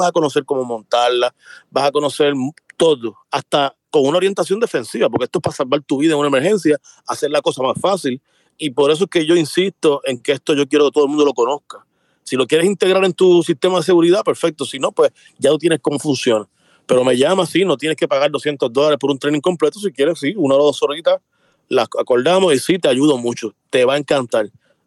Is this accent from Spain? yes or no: no; Puerto Rico; nosotros somos parte de Estados Unidos, un territorio. Sí. Y estamos defendiendo Puerto Rico también